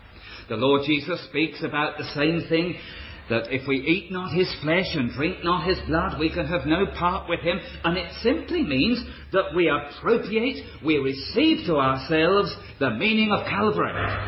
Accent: England, United Kingdom; I am, as an Englishman, linked with you as Australians so closely

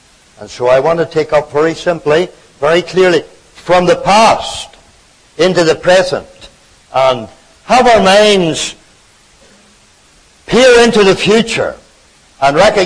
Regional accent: Ireland; now in Canada; The Irishman says 8. But I'm a Canadian now. I say 8.

